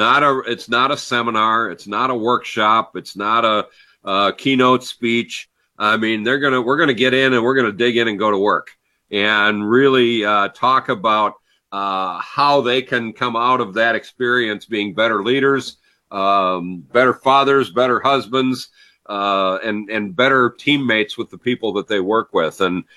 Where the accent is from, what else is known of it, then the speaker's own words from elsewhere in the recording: Ireland; You know, being an Irishman, I'm kind of in his corner